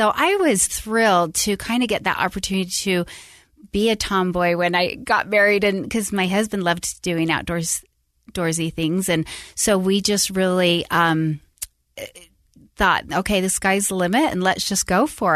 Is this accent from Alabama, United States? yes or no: no; Salt Lake City, Utah, United States; So I grew up in Utah, born and raised, Salt Lake, and as well, my husband did as well.